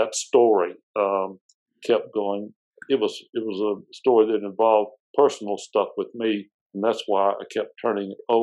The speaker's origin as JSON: {"language": "English", "town": "Tuscaloosa", "region": "Alabama", "country": "United States", "tie": "born or raised there", "said": "when I grew up in the Tuscaloosa in the Deep South in the 50s and 60s"}